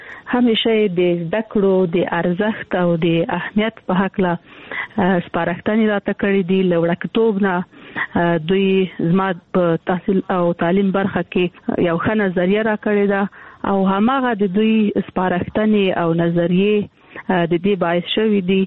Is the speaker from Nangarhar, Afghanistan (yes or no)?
no; Kandahar, Afghanistan; also born or lived in Kabul; زه د کندهار یم، د کندهار د مونیا لالې شي چې مې زده کړې وکړې او کابل پوهنتون ته ولاړم.